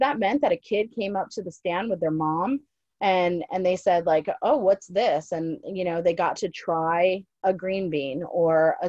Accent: New Jersey, United States; now in South Carolina, United States; I'm from New Jersey originally, and my husband, he's from South Georgia. I am a transplant down here, and we are in like an area of South Carolina where everybody is originally from here pretty much.

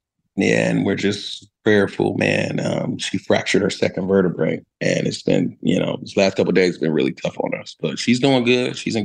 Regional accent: Los Angeles, California, United States; the house that we grew up in, my grandmother bought in 1964. So we had been in the city my whole life. I was born in, I think I was born in Killer King.

